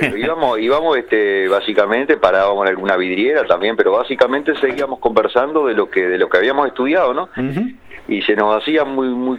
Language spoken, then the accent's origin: Spanish; Paysandú, Uruguay; Luego me mudé con unos compañeros míos de Paysandú también bastante cerca